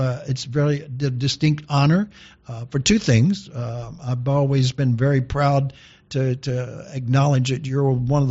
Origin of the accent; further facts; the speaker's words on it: Shreveport, Louisiana, United States; Yes, I am from Shreveport, but Tina, my wife, is the better bridge player.